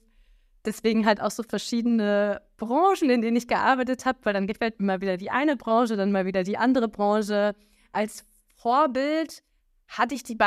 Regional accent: Berlin, Germany; Ich bin aufgewachsen in Berlin, bin auch mein ganzes Leben eigentlich in Berlin geblieben, habe hier auch studiert. Zwischenzeitlich war ich immer mal wieder eine längere Zeit im Ausland.

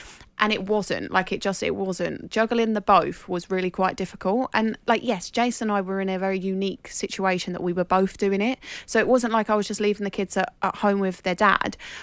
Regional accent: United Kingdom; as British people

